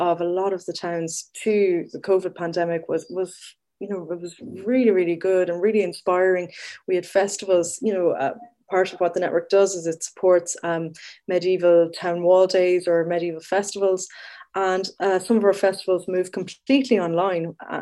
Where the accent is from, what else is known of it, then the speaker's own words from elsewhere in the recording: Munster, Ireland; especially because I'm from Tipperary, we've got four wall towns in the network.